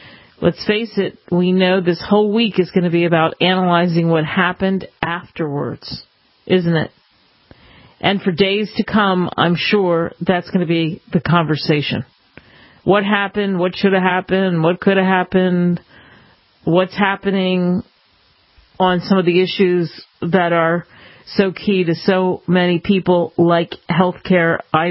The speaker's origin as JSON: {"language": "English", "country": "Russia", "tie": "born or raised there", "moved": "yes", "lives_now": "United States", "said": "I grew up in Russia, and let me tell you, there's plenty that you don't get to be a part of in Russia."}